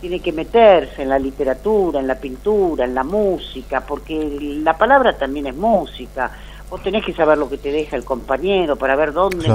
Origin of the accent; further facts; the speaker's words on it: Argentina; primero me siento argentina, no me siento, soy argentina, somos argentinos.